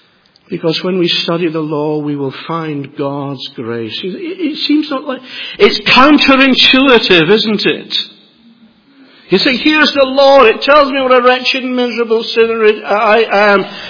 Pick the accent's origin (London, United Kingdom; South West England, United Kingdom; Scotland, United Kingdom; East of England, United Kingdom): Scotland, United Kingdom; Edinburgh; Now, perhaps you, like I grew up in Edinburgh